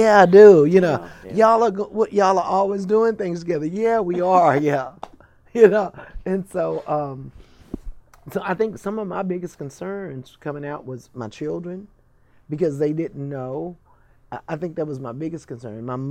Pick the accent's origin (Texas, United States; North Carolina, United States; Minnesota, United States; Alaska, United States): Texas, United States; Lubbock; I'm from West Texas, from Lubbock, and who knew me there.